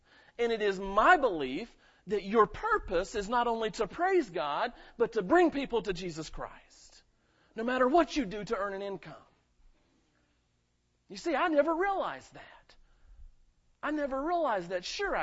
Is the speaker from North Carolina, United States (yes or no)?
yes; Hickory, North Carolina, United States; I said, no, we're from Hickory, North Carolina.